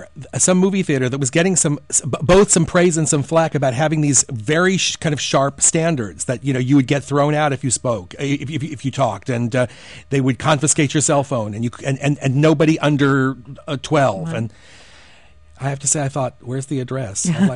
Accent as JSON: {"language": "English", "town": "Los Angeles", "region": "California", "country": "United States", "tie": "born or raised there", "lives_now": "Philadelphia, United States", "said": "I grew up in Los Angeles. I've been in Philadelphia now for 20 years."}